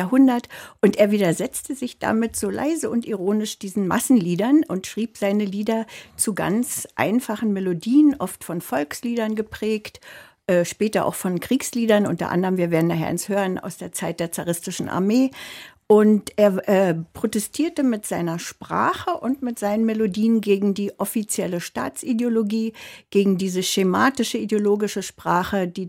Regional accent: Germany; ich bin in der DDR aufgewachsen und ich kannte, da ich einen russischen Vater habe, eine deutsche Mutter, ich kannte die Lieder von … Ich habe die auf Russisch öfter gehört.

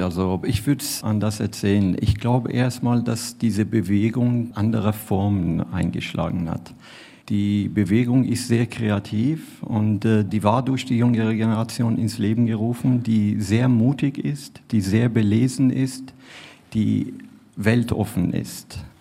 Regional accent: Iran; Und das Gefühl haben wir als Iraner weder im Iran noch außerhalb des Irans leider.

